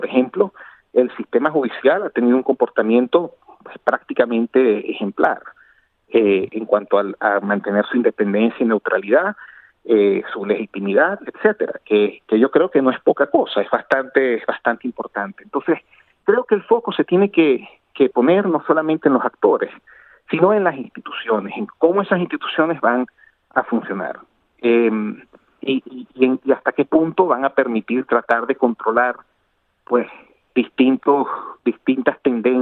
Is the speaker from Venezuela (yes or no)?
yes; Venezuela; como venezolano he vivido lo que es vivir bajo periodos autocráticos, bajo la autocracia actual